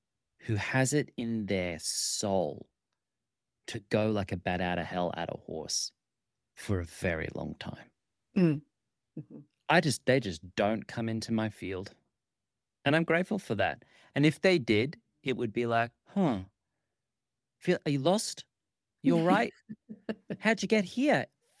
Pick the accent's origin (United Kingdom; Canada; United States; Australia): Australia; Now, I'm an Australian